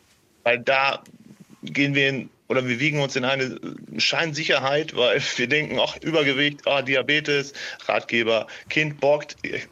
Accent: North Rhine-Westphalia, Germany; Also wir kommen aus NRW

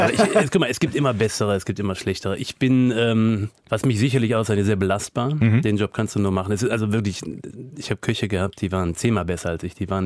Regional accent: Germany; moved away as an adult; Als junger Mensch wollte ich unbedingt weg aus Deutschland, weil ich damals nicht begriffen habe, wie wunderbar es hier ist.

